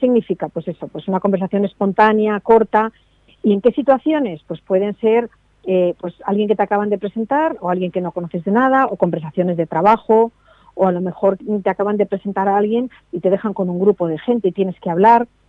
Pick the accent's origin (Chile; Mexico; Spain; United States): Spain; Fíjate tú que los españoles somos muy dados a hablar